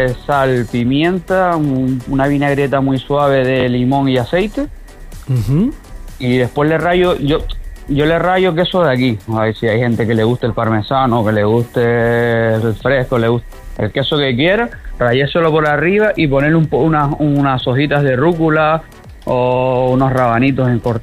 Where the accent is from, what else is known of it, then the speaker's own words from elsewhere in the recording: Casillas del Ángel, Canary Islands, Spain; Pues nada, eso surgió en mi pueblo, ahí en Casillas.